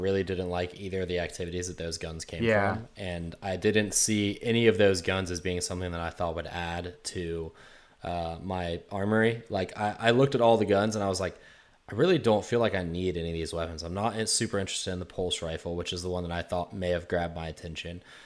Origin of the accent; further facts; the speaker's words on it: United States; I live in Tennessee now, but I am from the Jack's area and would absolutely love to maybe grab a brew with you next time I'm in town.